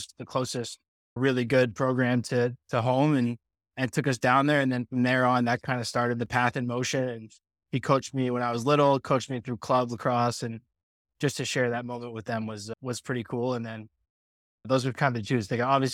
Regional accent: Calgary, Alberta, Canada; also born or lived in Singapore; So I was born in 98 in Singapore. We ended up moving back to Calgary in 99.

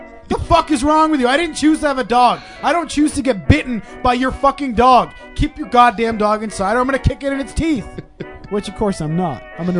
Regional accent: Wales, United Kingdom; you mentioned that I was from Wales

